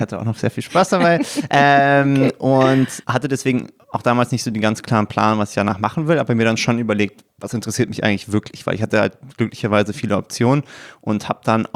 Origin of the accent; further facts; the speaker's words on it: Berlin, Germany; Also, ich bin Berliner, deswegen auch Abi in Berlin gemacht.